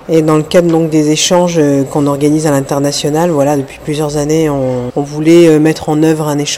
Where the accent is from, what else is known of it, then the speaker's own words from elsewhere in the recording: Hauts-de-France, France; puisque nous on est issus du Nord-Pas-de-Calais